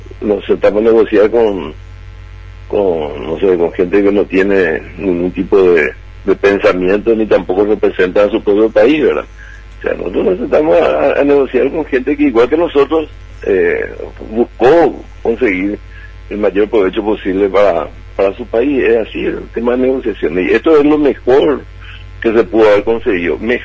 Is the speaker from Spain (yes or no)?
no; Paraguay; Entonces, ¿qué es lo que queremos como paraguayo?